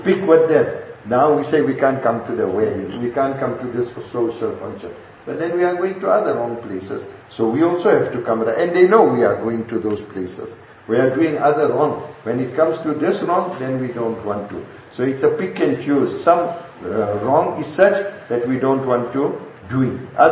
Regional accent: India; We should become Muslims, not just Indians. We are Indian Muslims, and that Indian nature which is in us, that which has come for centuries, and it doesn't go out of us.

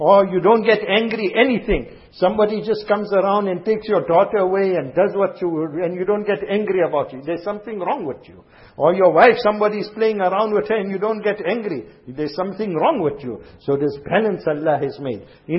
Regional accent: Azadville, Gauteng, South Africa; now in Durban, South Africa; When a child is born, we come from Azadville, Joburg.

